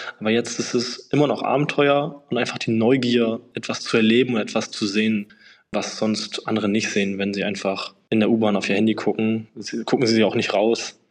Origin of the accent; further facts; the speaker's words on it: Hamburg, Germany; Irgendwann wurde mir in Hamburg, wo ich groß geworden bin, das zu langweilig